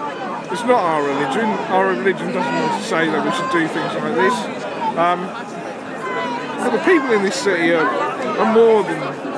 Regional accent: London, United Kingdom; From northwest London. So I know Kilburn and Cricklewood quite well.

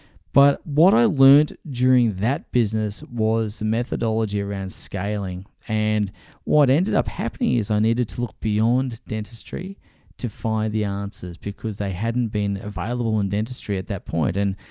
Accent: Brisbane, Queensland, Australia; So what ended up happening is we moved back to my hometown, which is Brisbane

